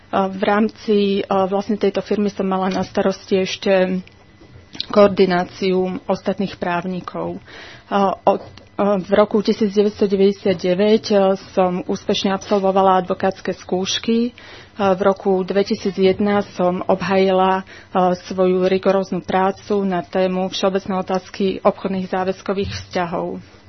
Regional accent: Nové Zámky, Nitra Region, Slovakia; Ja pochádzam z Nových Zámkov, mám tam rodinu známych.

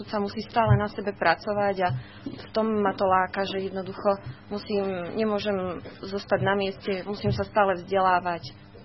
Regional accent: Trenčín, Trenčín Region, Slovakia; pochádzam z Trenčína

